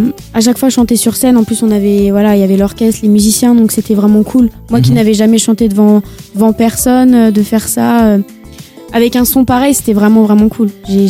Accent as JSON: {"language": "French", "region": "Bourgogne-Franche-Comté", "country": "France", "said": "je rentre souvent chez moi en Bourgogne"}